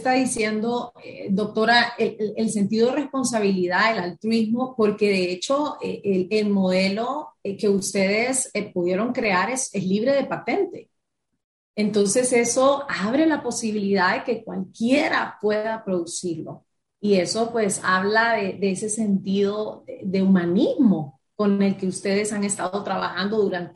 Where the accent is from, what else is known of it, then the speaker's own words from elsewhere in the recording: Honduras; Y bueno, eso, doctora, como hondureños, olvídese, nos sentimos contentos.